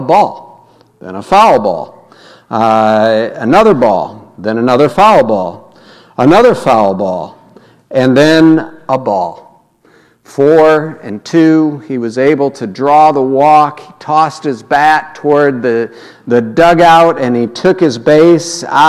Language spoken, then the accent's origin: English; St. Louis, Missouri, United States; For me, and I think for a lot of our family growing up in St. Louis